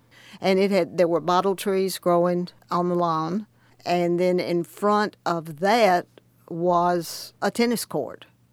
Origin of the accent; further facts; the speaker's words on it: Alabama, United States; When I was a child growing up in Alabama, when I would say something that was preposterous or propose it, my mother would always say